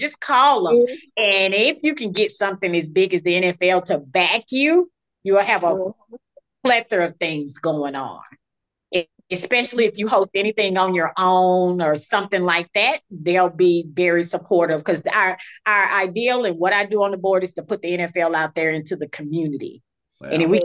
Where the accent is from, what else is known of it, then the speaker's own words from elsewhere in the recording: Mississippi, United States; I'm from Mississippi. We don't meet strangers.